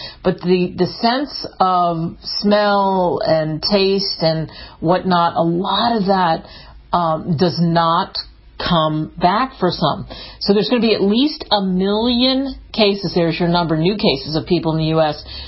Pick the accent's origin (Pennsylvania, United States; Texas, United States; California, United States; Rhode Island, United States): Pennsylvania, United States; some of them where I grew up outside of Philly, in Philly, Baltimore, New York City